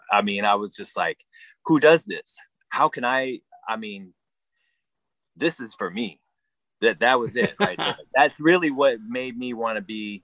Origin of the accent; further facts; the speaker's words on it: Iowa City, Iowa, United States; In my hometown, yeah. I literally moved across town.